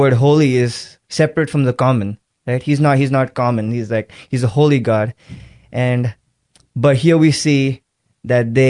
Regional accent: Mumbai, Maharashtra, India; Yeah, we go to school.

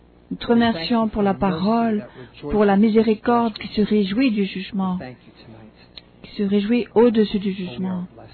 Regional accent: New England, United States; French is a second language; Et moi, je viens de la New England, là où il y a tellement de neige en avril.

